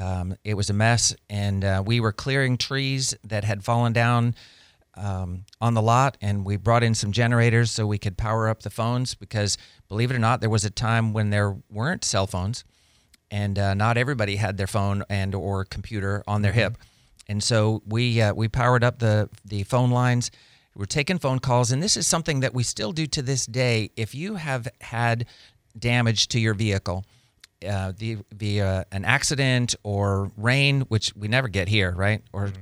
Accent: Pensacola, Florida, United States; We grew up here in Pensacola. We all have family here in Pensacola. Our kids went to school here and played sports.

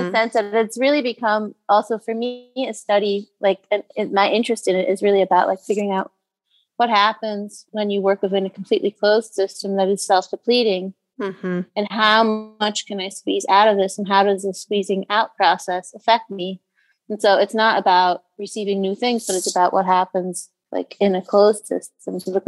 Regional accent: Switzerland; I'm half Swiss, and my mother is actually American. But I was raised in Switzerland.

